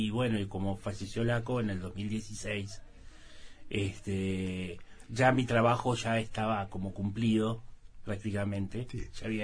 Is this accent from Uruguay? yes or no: yes; Uruguay; Pero yo, como soy uruguayo y quería seguir teniendo la nacionalidad uruguaya, claro.